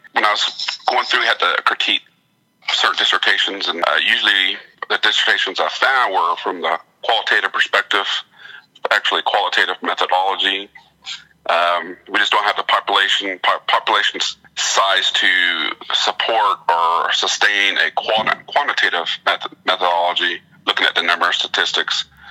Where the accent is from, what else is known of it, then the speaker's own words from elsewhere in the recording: Oklahoma, United States; since we're native from Oklahoma, you know, what are some things that we do in our school districts, classrooms that embrace Native Oklahoma?